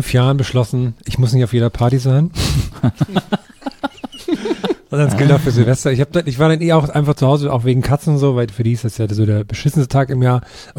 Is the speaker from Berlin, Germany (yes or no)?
yes; Berlin, Germany; weil das war ein großes Thema in meiner Heimat. LKWs in Berlin haben alle Angst gehabt.